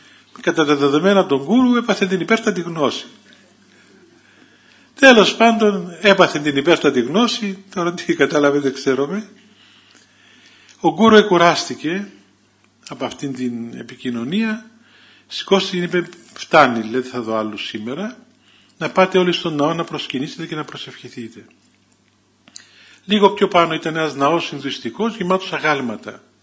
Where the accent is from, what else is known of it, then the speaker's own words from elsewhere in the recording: Thessaloniki, Central Macedonia, Greece; είμαι από την Ελλάδα, από τη Θεσσαλονίκη.